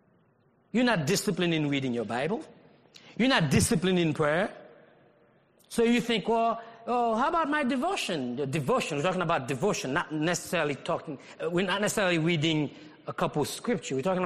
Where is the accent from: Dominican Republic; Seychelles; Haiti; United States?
Haiti; I even growing up in Haiti, it's just like there was this saying or this mindset